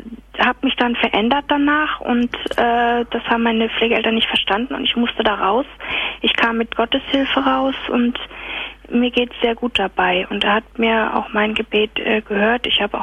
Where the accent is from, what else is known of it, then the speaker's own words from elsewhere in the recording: Frankfurt am Main, Hesse, Germany; moved away as an adult; ich komme eigentlich aus Frankfurt am Main, ich bin nach Nordrhein-Westfalen vor ein paar Jahren hier hingezogen wegen des Berufs.